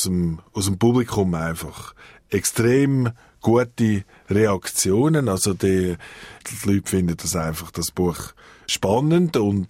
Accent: Glarus, Switzerland; Und als Glarner und als ursprünglicher Jurist und jetzt Journalist hat mich das einfach immer angesprochen.

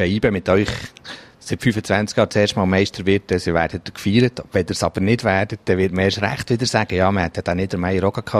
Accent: Bern, Switzerland; als Berner habe ich nicht so gut gehabt

